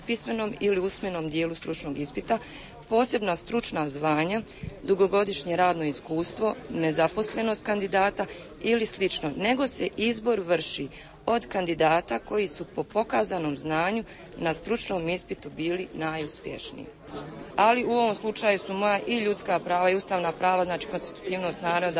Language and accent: Bosnian; Sarajevo, Federation of Bosnia and Herzegovina, Bosnia & Herzegovina; dolazim iz Sarajeva, znači živim u Sarajevu.